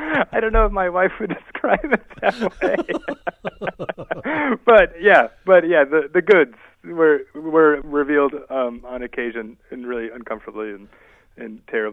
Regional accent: Texas, United States; I grew up in Texas, and I was working for Governor Ann Richards, her reelection campaign.

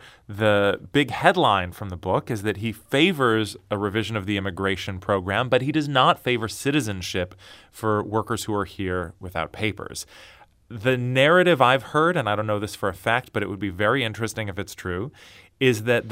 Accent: Portland, Oregon, United States; So there's a band from my hometown of Portland, Oregon. They're called

